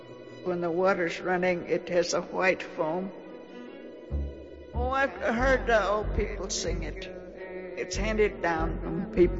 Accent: Kaibab, Arizona, United States; I'm from Kaibab, Arizona. I was born on the Kaibab Paiute Reservation, March the 21st, 1920.

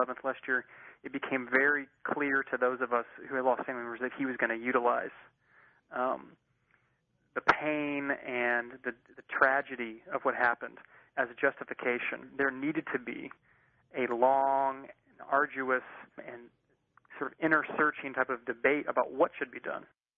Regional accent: Oklahoma, United States; So I grew up in Oklahoma. A good deal of my family is still there, so I decided to come to Texas to work with a progressive group that counters religious extremism down here.

